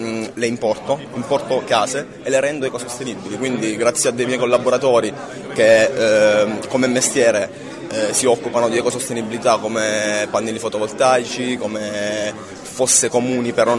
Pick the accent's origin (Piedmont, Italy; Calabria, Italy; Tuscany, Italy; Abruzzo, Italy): Abruzzo, Italy; Pescara; Vengo da Pescara